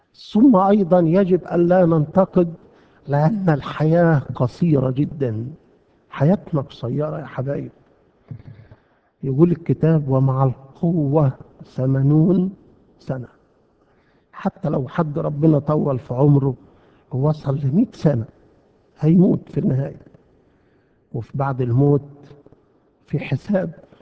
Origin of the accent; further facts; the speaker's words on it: Egypt; عندنا في مصر، مش عندكم هنا